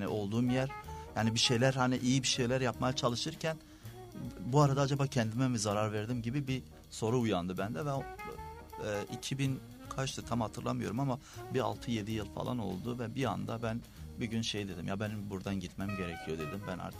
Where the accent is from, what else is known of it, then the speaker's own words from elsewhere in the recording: Diyarbakır Province, Turkey; Normalde ben zaten sakin bir yerde büyüdüm. Çocukluğum da öyle geçti. Yani köyde büyüdüm açıkçası. Sonra bir şehir merkezine geldim ama Diyarbakır Sur'da bir dönemim geçti.